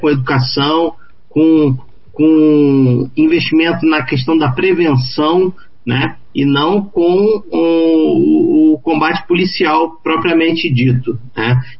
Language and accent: Portuguese; Rio de Janeiro, Brazil; Eu sou do Rio de Janeiro, então meu estado vive isso de uma forma muito infeliz, muito grave, né?